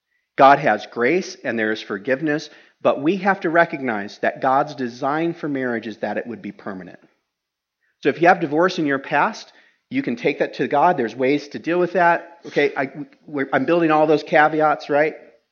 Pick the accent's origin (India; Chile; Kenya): Kenya; now in United States; I grew up in Kenya.